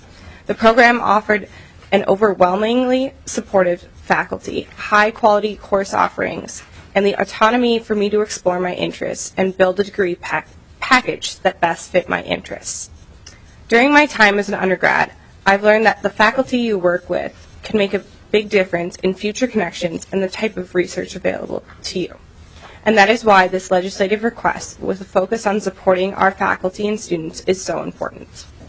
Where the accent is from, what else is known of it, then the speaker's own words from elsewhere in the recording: Minneapolis, Minnesota, United States; I grew up in South Minneapolis, so naturally my first instinct was to want to leave the Twin Cities and get away as far away from home as possible.